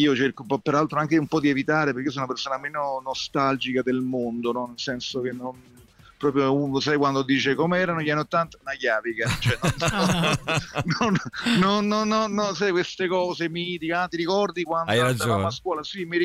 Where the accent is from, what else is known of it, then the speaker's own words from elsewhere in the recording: Naples, Campania, Italy; born there; io sono nato a Napoli, ma la mia famiglia non era di Napoli, mio padre era di Roma, mia madre addirittura di Fiume, del nord Italia. Sì. Quindi, diciamo, io non avendo un accento napoletano, perché a casa mia nessuno parlava napoletano